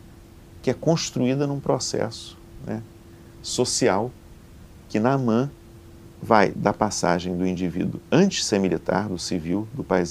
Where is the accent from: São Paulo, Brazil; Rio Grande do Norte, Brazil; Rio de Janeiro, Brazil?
Rio de Janeiro, Brazil; eu sou brasileiro, homem, carioca, branco, vascaíno, vegetariano, professor, casado com Elizabeth